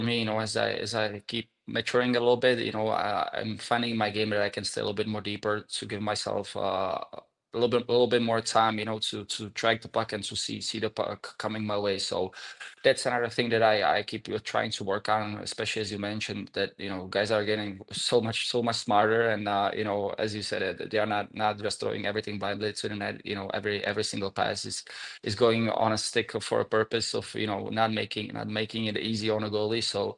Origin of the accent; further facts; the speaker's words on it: Kladno, Central Bohemian Region, Czechia; English is a second language; That's how I grew up in Kladno, you know